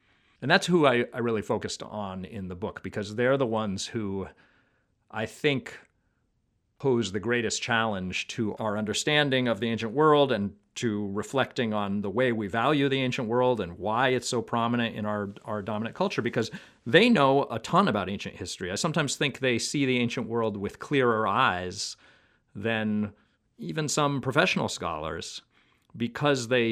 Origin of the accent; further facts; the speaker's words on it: United States; as an American surrounded by classical architecture in our nation's capital